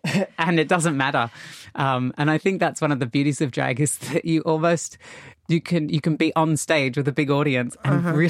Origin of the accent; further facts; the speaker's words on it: Australia; growing up in Australia in the 80s